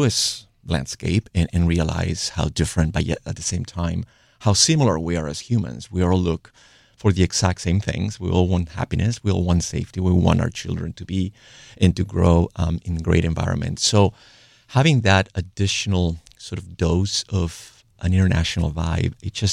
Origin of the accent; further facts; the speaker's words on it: Peru; I grew up in Peru, as you said, where in the educational system, you have to learn geography.